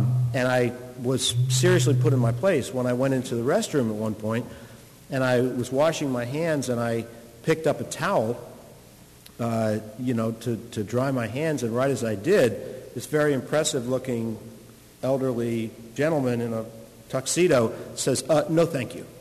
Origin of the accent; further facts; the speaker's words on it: Kentucky, United States; And, you know, Kentucky's my home state, so I was happy that UK won.